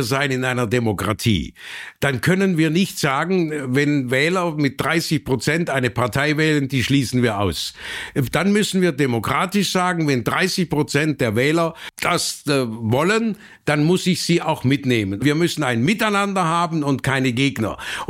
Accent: Germany; Das, was für Deutschland, für mein Heimatland wichtig ist

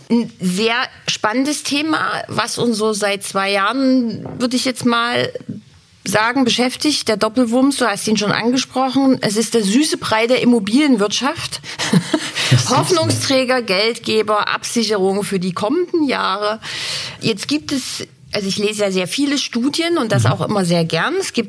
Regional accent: Dresden, Saxony, Germany; Ich komme ja aus Dresden.

